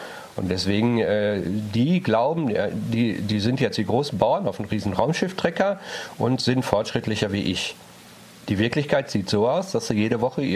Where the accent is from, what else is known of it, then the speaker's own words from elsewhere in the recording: North Rhine-Westphalia, Germany; Ich komme aus dem Kreis Warendorf.